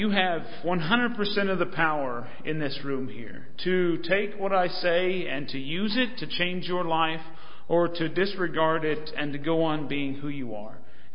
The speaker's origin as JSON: {"language": "English", "town": "Rapid City", "region": "South Dakota", "country": "United States", "said": "I'm from Rapid City."}